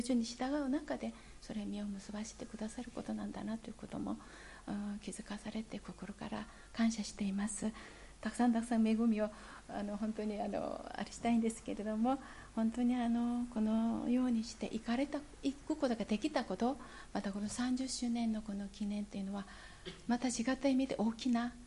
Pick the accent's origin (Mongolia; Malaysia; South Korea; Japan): South Korea; Japanese is a second language; 私はあの韓国で育って韓国で信仰生活もしたんですけれども